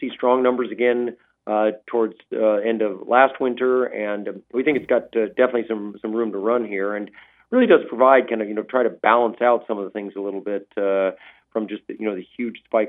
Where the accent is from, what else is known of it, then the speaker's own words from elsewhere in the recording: Fairbanks, Alaska, United States; growing up in Fairbanks, you know, at the time, you know, people just didn't consider Fairbanks and the interior a winter destination.